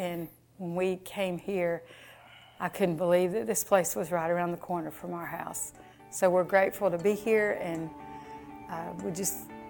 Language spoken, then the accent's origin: English; North Carolina, United States; And although I did not grow up in Kentucky, I am from North Carolina, and I became a Christian at the age of 8.